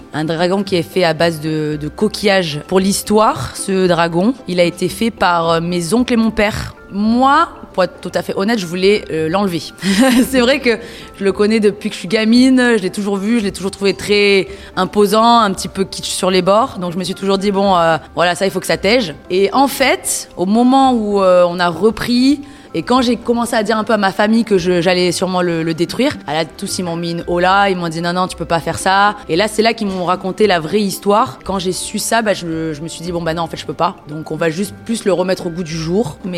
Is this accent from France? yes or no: no; Vietnam; Nous, avec ma sœur, on est vietnamienne